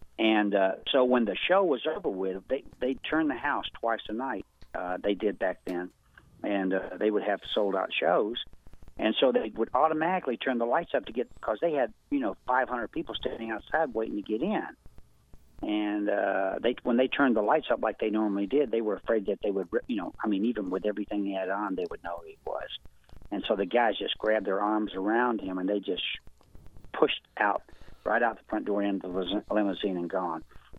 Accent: Tennessee, United States; You know, I'm from Tennessee, and so I had a similar, you know, type Southern background

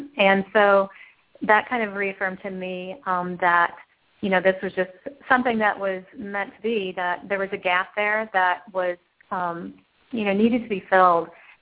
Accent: Missouri, United States; we're from the Show Me State, so we have to show people that, you know, what we're doing is valid.

